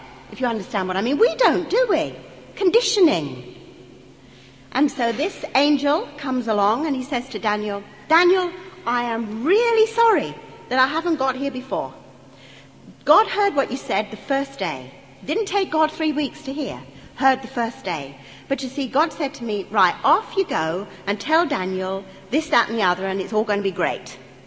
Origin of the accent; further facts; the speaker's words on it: London, United Kingdom; In my language, because I'm an East Ender, you see. You might need to say it with another accent, but I come from the East End of London.